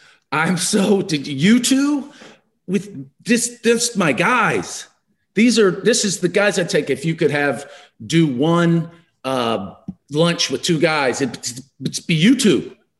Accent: Kentucky, United States; Rex is my guy growing up in Kentucky, just a few years older.

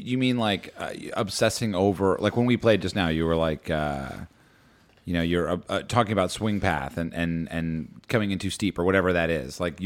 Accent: Madison, New Jersey, United States; I grew up in Madison, two towns over from Short Hills.

